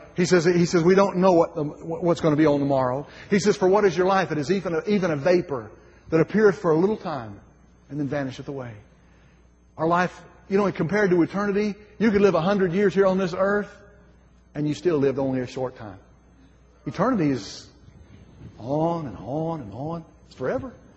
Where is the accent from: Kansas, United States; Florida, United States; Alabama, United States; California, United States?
Alabama, United States; we're from Alabama. We live down there.